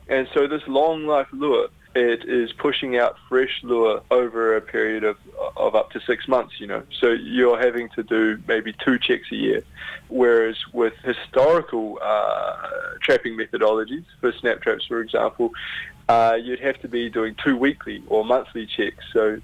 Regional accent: Gisborne, New Zealand; I come from Gisborne, so it's just over the hill.

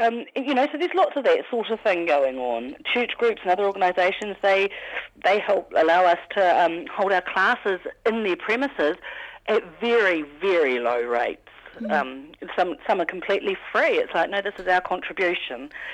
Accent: Wellington, New Zealand; now in Porirua, New Zealand; I'm not from Porirua originally. I'm from a farming area over in the Wairarapa

